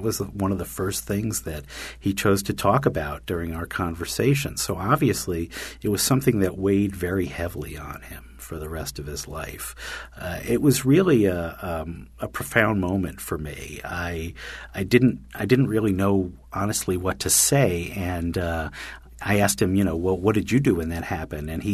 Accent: New York, United States; because I'm a New Yorker. I speak quickly.

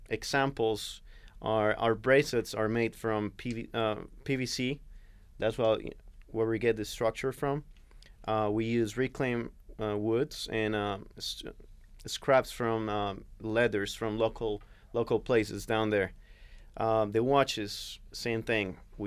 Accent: Colombia; English is a second language; moved away as an adult; I'm originally from Colombia. I moved here about 9 years ago. And I didn't go back to Colombia for around 8 years after that.

